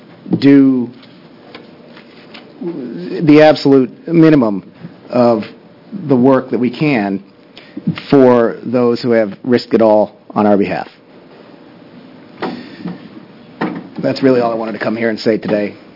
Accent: Oregon, United States; I represent House District 3. I'm from Josephine County.

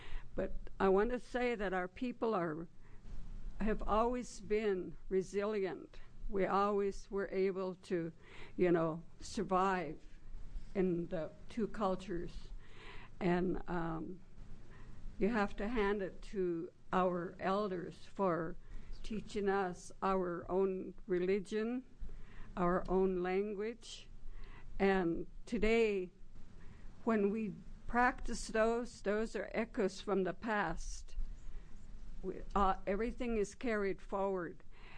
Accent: Warm Springs, Oregon, United States; I grew up on the Warm Springs Indian Reservation, and I went to the boarding school from the age of 5 to 14.

